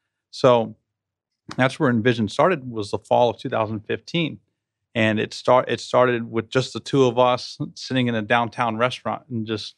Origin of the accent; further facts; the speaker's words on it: New York, United States; growing up within my hometown in the area, which was in New York in Orange County, an area of 5,000 people.